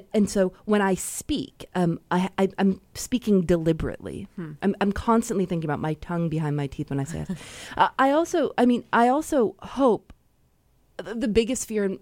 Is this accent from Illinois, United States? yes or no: yes; Chicago, Illinois, United States; a lot of times people will say, are you from another country? I'm from Chicago.